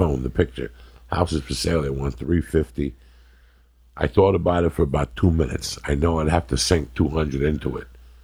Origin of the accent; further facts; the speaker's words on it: North Bergen, New Jersey, United States; when the house I grew up in North Bergen, that house had ghosts in it, disgruntled ghosts.